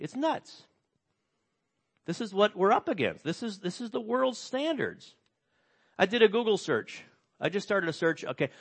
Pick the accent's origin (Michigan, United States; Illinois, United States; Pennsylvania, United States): Illinois, United States; I'm from Illinois. We don't do that. I've never heard anyone from Illinois say, yep, I'm an Illinoisan.